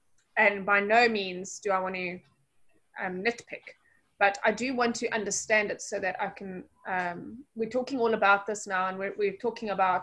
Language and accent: English; South Africa; maybe I'm from South Africa and we speak differently there